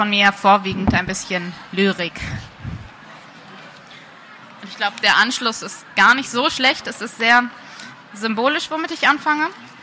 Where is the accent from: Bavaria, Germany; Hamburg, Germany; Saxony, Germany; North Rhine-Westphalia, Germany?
North Rhine-Westphalia, Germany; Lage; Ich komme aus Lage